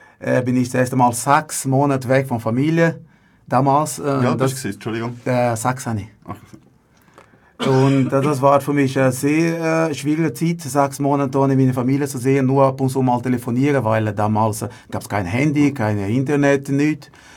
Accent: Brazil; German is a second language; now in Switzerland; kurz haben wir auch die Staatsbürgerschaft bekommen. Sind wir Schweizer Brasilianer. Da freue ich mich, bin stolz darauf.

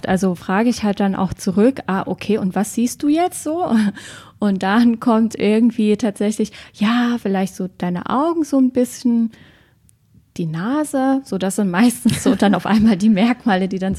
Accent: Germany; born there; Also ich bin im Jahre 88 geboren. Ich bin noch damals in der DDR geboren. Mein Vater ist ehemaliger Vertragsarbeiter. Meine Mutter ist Deutsche, sie kommt aus Sachsen.

